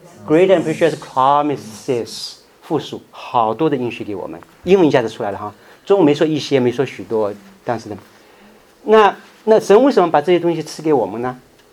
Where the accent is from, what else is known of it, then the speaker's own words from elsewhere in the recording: China; now in United States; 我是从中国来的。